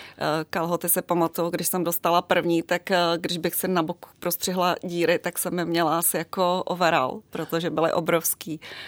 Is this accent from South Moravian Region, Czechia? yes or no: no; Vimperk, South Bohemian Region, Czechia; pocházím z Vimperka, z vojenského města. A protože už jsem ročník 70